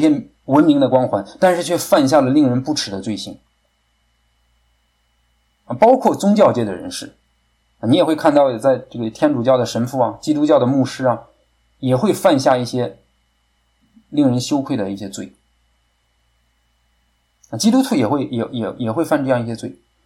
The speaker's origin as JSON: {"language": "Chinese", "town": "Kaifeng", "region": "Henan", "country": "China", "tie": "born or raised there", "said": "我是在我们老家在河南河南开封我老家在河南开封一个开封县下面一个很普通的一个小村庄"}